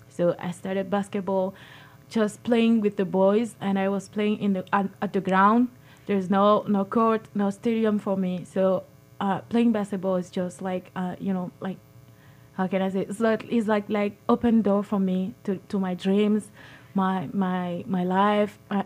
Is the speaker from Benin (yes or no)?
yes; Benin; English is a second language; now in United States; I learned English at school, at primary school and secondary school there. English is not important for us in Benin because it's not our official language, but I was very interested by the language, so I just learned by myself and my English club.